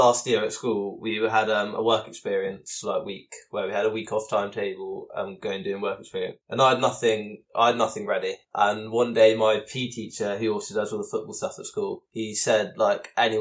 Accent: South West England, United Kingdom; I'm 16 years old. I'm from Devon, which is a far way away from Spurs. But my mum and her family are originally from North London.

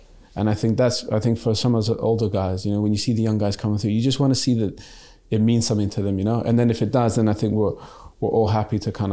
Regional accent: Canada; also born or lived in Germany; growing up in Canada

